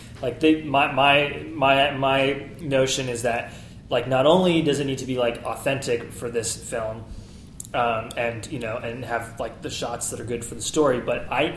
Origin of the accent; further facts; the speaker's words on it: New England, United States; I grew up in New England and you know, the woods behind my house definitely were haunted by the past to me as a child